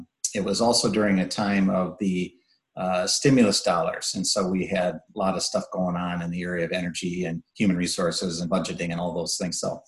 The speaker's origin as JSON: {"language": "English", "region": "Minnesota", "country": "United States", "tie": "born or raised there", "said": "You know, I'm born and raised in Minnesota, and, you know, I really hadn't traveled much at all."}